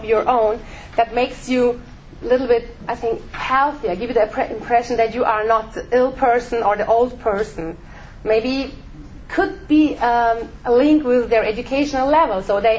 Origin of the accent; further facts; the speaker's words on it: Bavaria, Germany; I'm from Bavaria.